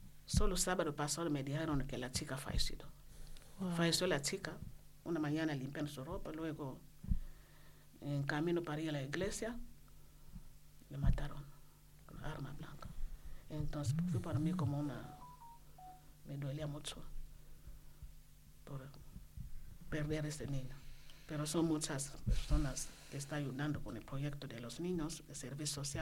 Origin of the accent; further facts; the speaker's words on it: DR Congo; Spanish is a second language; Y es un tema muy, muy difícil en mi país. Muchos niños están en la calle robando.